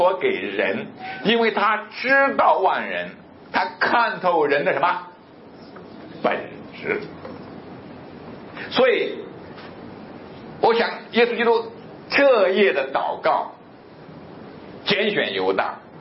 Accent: China; 我们在中国被培养从小长大的时候，

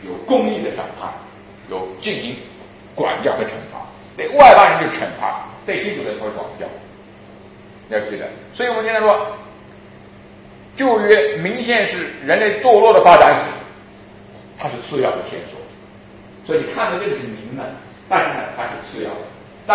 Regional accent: China; 所以到中国到现在我们中国人都是什么？种地的不好，种地的地位不高，对不对啊？

